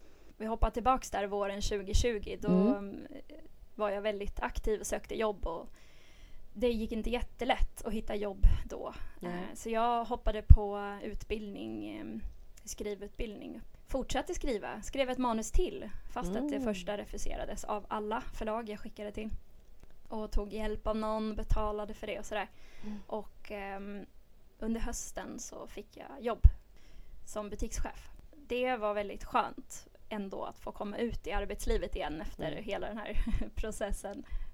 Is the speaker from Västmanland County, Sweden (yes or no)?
yes; Västerås, Västmanland County, Sweden; now in Kalmar, Sweden; Jag är själv uppvuxen i Västerås. Så det är inte så långt härifrån.